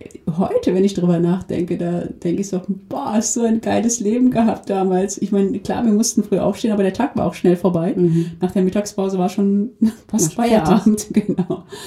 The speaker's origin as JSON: {"language": "German", "country": "Germany", "tie": "born or raised there", "said": "Ja, klar ist Deutschland meine Heimat."}